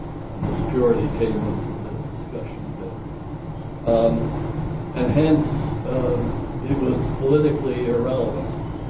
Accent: United States; I mean, I come from the States originally, and within the Protestantism.

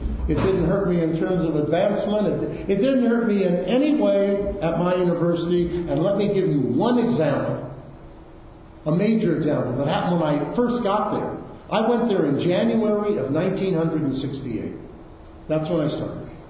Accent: Ames, Iowa, United States; I grew up in Ames, Iowa.

